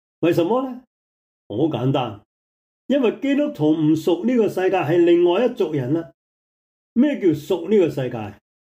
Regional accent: China; 但系点解我哋中国人反而话佢系侵略者咧、帝国主义者咧？

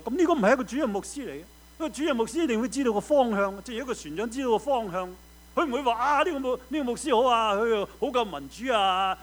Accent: Guangdong, China; 去知道即是用我們廣東人講，就是去心水清

